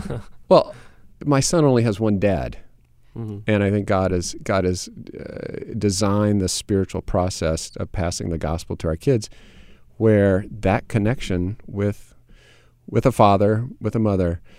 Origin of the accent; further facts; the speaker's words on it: the South, United States; So the football team, I grew up in the South, so I follow University of Alabama.